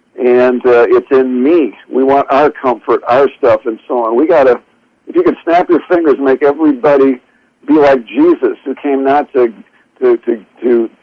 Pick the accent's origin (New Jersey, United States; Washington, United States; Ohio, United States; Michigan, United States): Michigan, United States; Grand Rapids; But I was raised here in the Grand Rapids, Michigan area, and those that know this area, historically, it's largely Dutch. Christian Reformed was our background